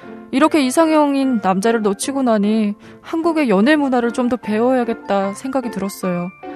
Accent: North Korea; now in South Korea; 같은 탈북민으로서

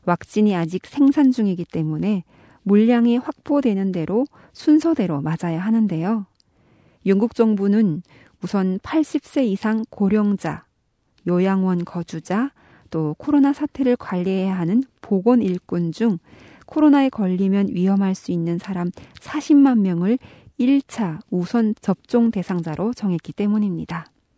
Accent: North Korea; 지금까지 저는 탈북민 방송원

